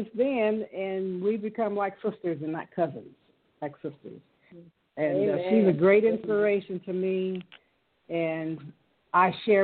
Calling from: Atlanta, Georgia, United States; I'm calling from Atlanta.

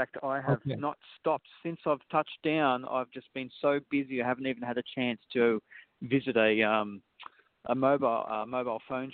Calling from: Toronto, Ontario, Canada; I'm actually not in the United States, would you believe? Yes, I'm calling you from Toronto, Ontario, Canada

